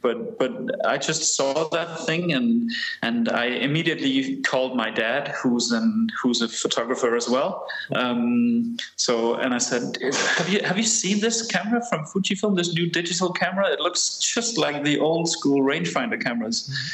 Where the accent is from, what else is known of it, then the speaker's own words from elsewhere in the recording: Aarhus, Central Denmark Region, Denmark; a camera store here in my hometown of Aarhus in Denmark